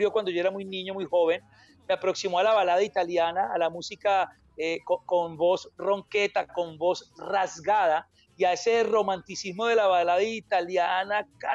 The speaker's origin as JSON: {"language": "Spanish", "town": "Palmira", "region": "Valle del Cauca", "country": "Colombia", "tie": "born or raised there", "said": "Nosotros fuimos criados en un club en Palmira, en el Club Campestre de Palmira."}